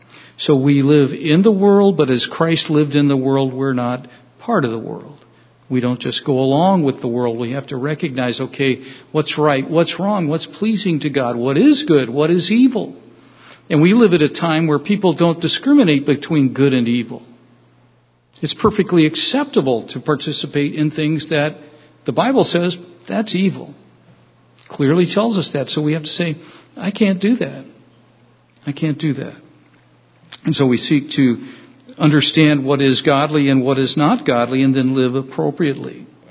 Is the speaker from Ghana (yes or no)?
no; California, United States; So growing up in California